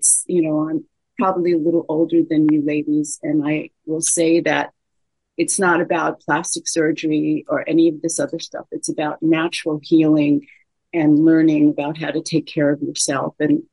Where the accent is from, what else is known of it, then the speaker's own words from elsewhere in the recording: New York, United States; I'm a coast girl. I'm from the East Coast, and now I'm on the West Coast.